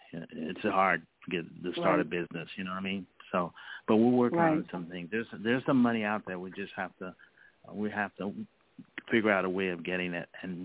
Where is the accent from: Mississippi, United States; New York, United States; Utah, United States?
Mississippi, United States; Vicksburg; Yeah, from Vicksburg. Yeah. I'm from Vicksburg, I tell you. How many people you know from Vicksburg?